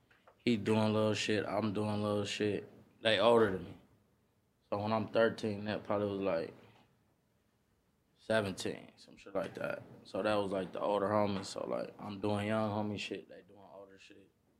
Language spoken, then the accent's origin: English; Los Angeles, California, United States; Yeah, I'm from Slauson and Crenshaw, like same hood … same area. Born and raised.